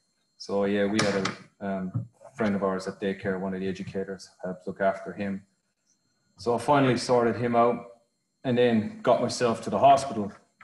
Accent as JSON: {"language": "English", "town": "Kilkenny", "region": "Leinster", "country": "Ireland", "tie": "born or raised there", "said": "Irish part of the country I'm from is a place called Kilkenny"}